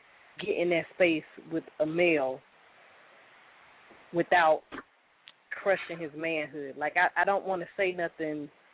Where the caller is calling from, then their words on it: St. Louis, Missouri, United States; I'm calling from St. Louis, Missouri.